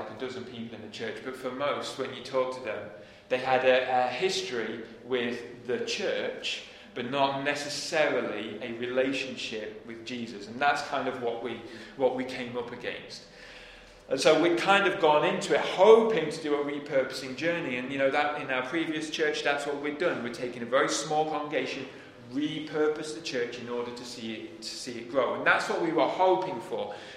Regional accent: Hull, Yorkshire and the Humber, United Kingdom; we're from Hull, so we have the Humber Bridge, which we love, and it's like when we see the towers of Humber Bridge, it's like home.

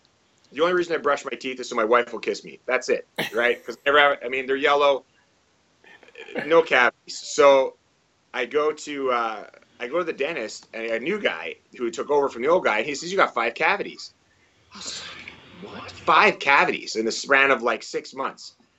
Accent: Canada; accent: Canadian; You know, I'm from Canada, Canadian accent.

